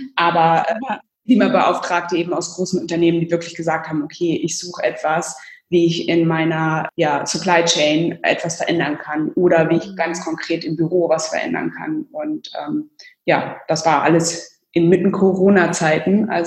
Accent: Düsseldorf, North Rhine-Westphalia, Germany; Ich komme auch aus Düsseldorf, das ist eine Kunststadt

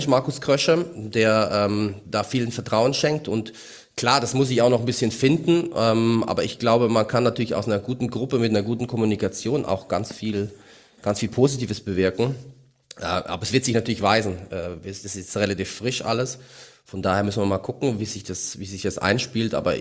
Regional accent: Mainz, Rhineland-Palatinate, Germany; also das ist schon für mich, klar, als Mainzer eigentlich nicht ganz so einfach.

